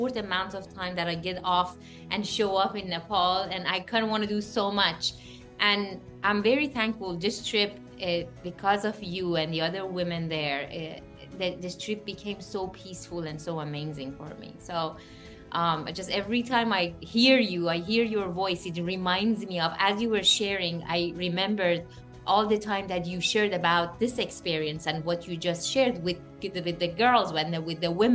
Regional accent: Iran; we grew up in Iran and we have that experience

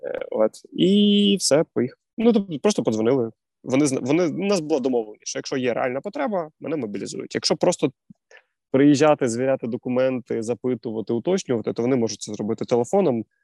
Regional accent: Kaniv, Cherkasy Oblast, Ukraine; Я з Черкаської області, я призивався в тому військкоматі, мобілізувався, в якому я з Канева, там, де я прописаний.

